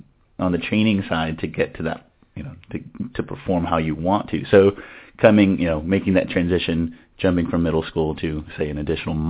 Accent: Corpus Christi, Texas, United States; And so growing up in Corpus Christi, there's Beach to Bay, which is a big six-person relay marathon. And I was in first grade whenever we moved to Corpus

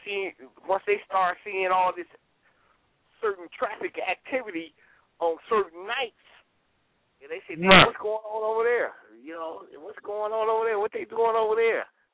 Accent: Michigan, United States; moved away as an adult; now in Jonesboro, United States; I'm new down here in the ATL. You know, I'm from Michigan. I only been down here for like a few months and shit.

